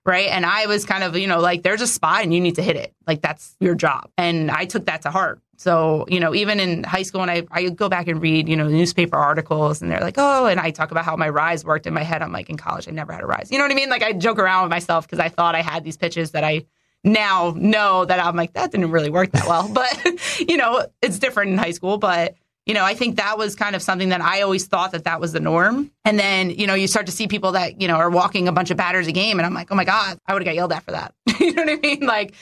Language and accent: English; New Jersey, United States; I'm from North Jersey. My parents are from New York City.